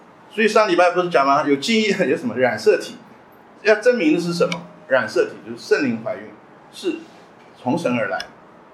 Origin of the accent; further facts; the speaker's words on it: China; 我们中国人讲严以待人啊，严以待己，宽以待人